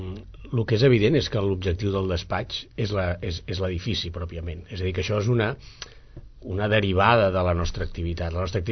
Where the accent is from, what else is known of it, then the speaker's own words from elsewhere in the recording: Catalonia, Spain; perquè tots som del Vallès, és veritat